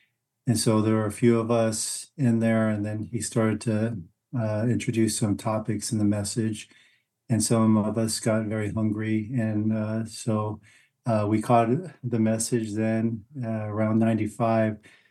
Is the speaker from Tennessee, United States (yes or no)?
no; California, United States; born there; Yes, yes. I was born in the United States, in California. But yeah, I mean, my parents were immigrants, but they spoke Korean. So I learned Korean when I was little.